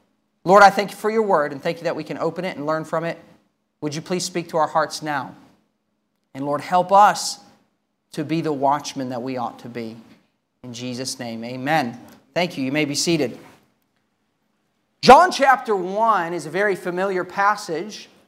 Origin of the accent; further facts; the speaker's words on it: Thailand; born or raised there